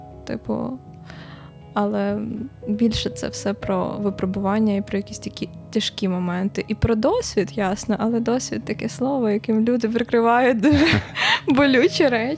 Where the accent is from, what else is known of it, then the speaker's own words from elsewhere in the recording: Crimea, Ukraine; moved away; also born or lived in Kyiv; я і так вже втрачала дім, бо я з Криму, і я, типу, довго шукала свій дім, потім він в мене з'явився в Києві